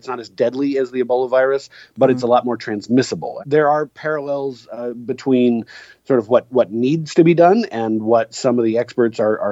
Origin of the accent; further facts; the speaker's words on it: Seattle, Washington, United States; my hometown of Seattle